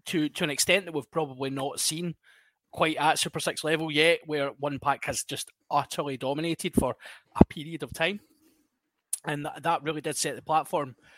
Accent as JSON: {"language": "English", "region": "Scotland", "country": "United Kingdom", "said": "We need to, you know, we're Scottish."}